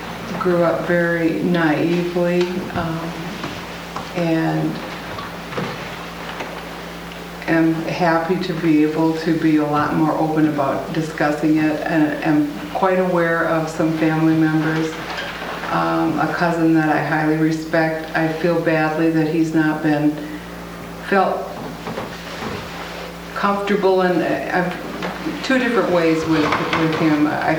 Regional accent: Iowa, United States; from Iowa

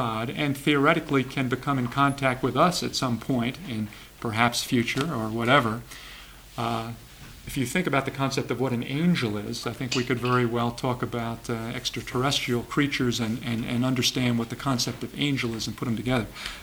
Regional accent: New Jersey, United States; now in Washington, United States; I'm from New Jersey, really, and from the Jersey Shore.

